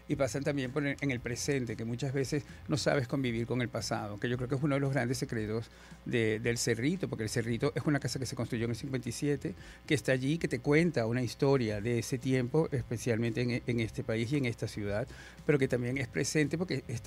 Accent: Caracas, Capital District, Venezuela; accent: Caracas; now in Spain; Que yo jamás he perdido mi acento caraqueño.

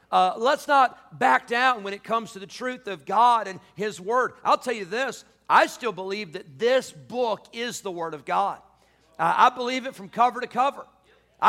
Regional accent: Illinois, United States; Where I grew up in Illinois, we went to some Chicago Cubs games, the old Wrigley Field there in Chicago.

